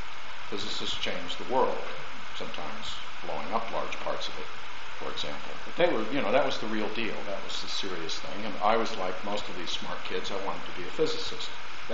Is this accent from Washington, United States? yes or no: yes; Richland, Washington, United States; Growing up in Richland in the 50s and 60s, I was taught to be very proud of the fact that we had produced the plutonium from the Nagasaki bomb.